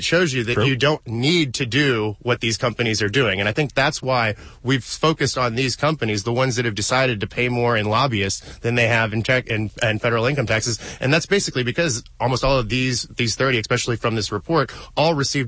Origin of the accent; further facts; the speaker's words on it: Houston, Texas, United States; I'm born and raised in Houston. I've been a Texan my whole life.